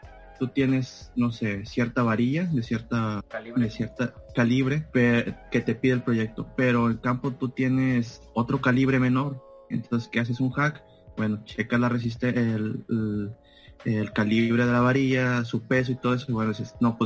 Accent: Ciudad Victoria, Tamaulipas, Mexico; un paisano de aquí de donde soy, Ciudad Victoria, Tamaulipas.

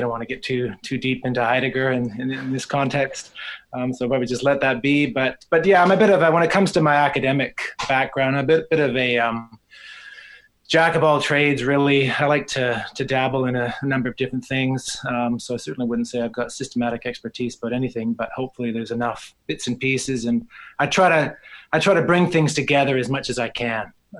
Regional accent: Canada; moved away as an adult; also born or lived in Rome, Italy; now in Australia; I'm Canadian. I married a Canadian girl, and we moved to Australia first.

